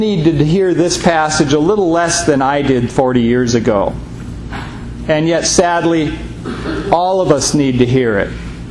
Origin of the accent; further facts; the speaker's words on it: Mankato, Minnesota, United States; the day after my graduation, I was supposed to travel straight from my hometown of Mankato up to Ketchikan, Alaska.